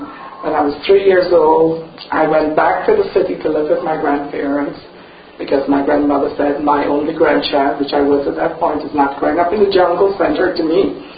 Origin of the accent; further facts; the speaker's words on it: Guyana; I was born in Guyana, South America.